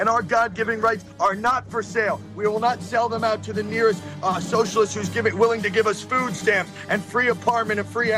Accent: New York, United States; I may be pro-white, just like I'm from New York. I love the Yankees.

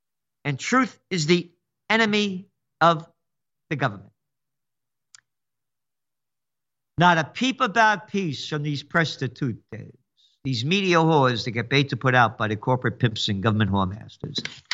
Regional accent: Bronx, New York, United States; I'm a guinea from the Bronx.

